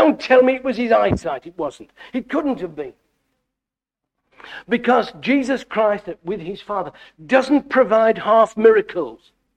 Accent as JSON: {"language": "English", "region": "England", "country": "United Kingdom", "said": "you're much more well aware of this in these latitudes than I am coming from England."}